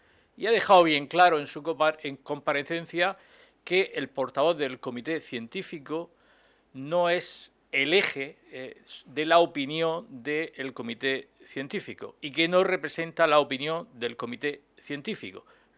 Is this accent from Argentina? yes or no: no; Region of Murcia, Spain; yo como murciano y también como diputado, he sentido vergüenza, indignación y rabia